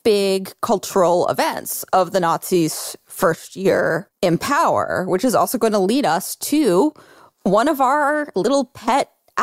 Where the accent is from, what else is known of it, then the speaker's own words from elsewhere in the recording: United States; This is me being the American.